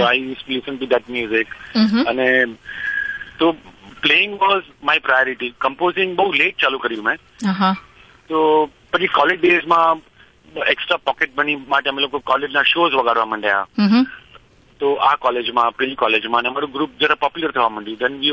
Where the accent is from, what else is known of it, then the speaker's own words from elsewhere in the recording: Mumbai, Maharashtra, India; પણ Born and brought up in Bombay.